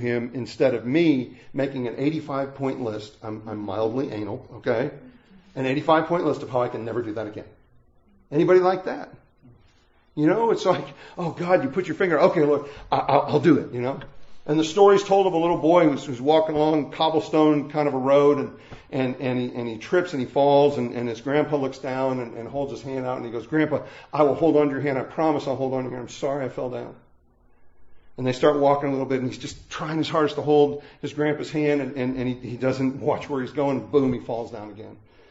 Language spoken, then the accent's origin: English; Lockport, Illinois, United States; I grew up in the Chicago area, and that basically meant my hometown sign read Lockport, you know, Catholic with assorted Protestants at the bottom of it